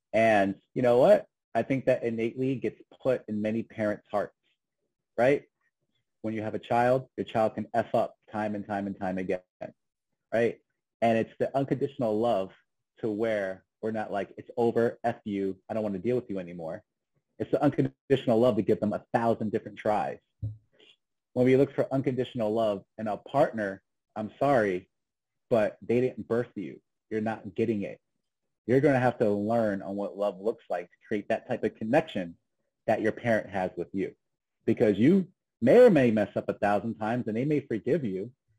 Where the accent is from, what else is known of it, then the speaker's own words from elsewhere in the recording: United States; I played in Germany for 10 years as an American